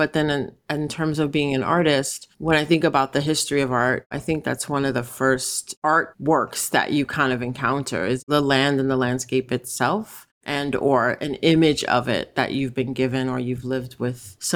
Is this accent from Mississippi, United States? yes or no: no; New York City, New York, United States; I grew up in New York City. My family are all on either side of me are descendants of chattel slavery.